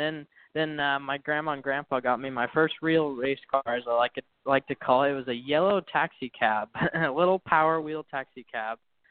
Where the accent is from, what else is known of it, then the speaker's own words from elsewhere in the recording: Santa Cruz, California, United States; But I'm from California, from Santa Cruz.